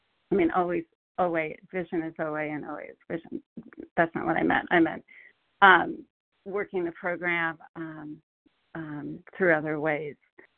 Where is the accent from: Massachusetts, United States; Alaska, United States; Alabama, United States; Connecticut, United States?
Connecticut, United States; I'm from Connecticut, grateful member of this program and compulsive overeater.